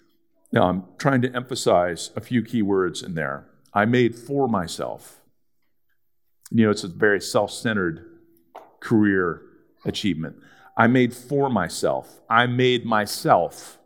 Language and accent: English; Philadelphia, Pennsylvania, United States; And I'm from Philadelphia, so I might as well use it while I'm here.